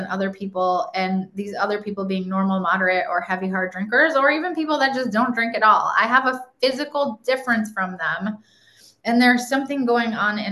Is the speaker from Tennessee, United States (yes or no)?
yes; Nashville, Tennessee, United States; I'm from Nashville, Tennessee, and I am a drug addict and an alcoholic.